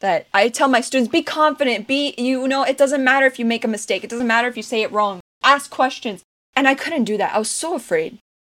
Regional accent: Texas, United States; And then people get so confused when I tell them that I'm from Texas, because here's the third stereotype, is that every Texan has a Texan accent.

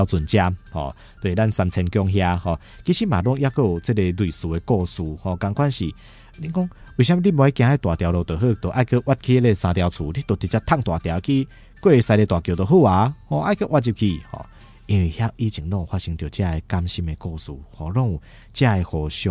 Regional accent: Taiwan; 在我们台湾这边呢，我们就是比较内敛的

